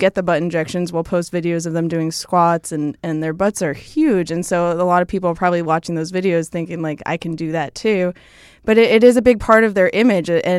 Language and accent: English; Boston, Massachusetts, United States; I'm from Boston.